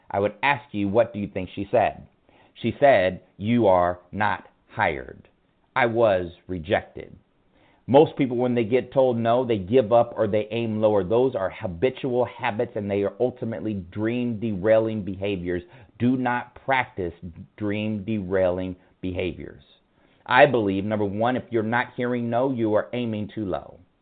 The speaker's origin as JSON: {"language": "English", "town": "Ventura", "region": "California", "country": "United States", "tie": "born or raised there", "said": "I've been doing this since I was a child growing up in Ventura, California. I am an only child"}